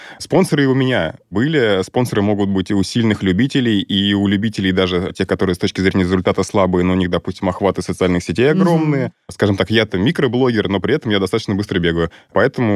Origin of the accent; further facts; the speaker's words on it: Moscow, Russia; Из Москвы.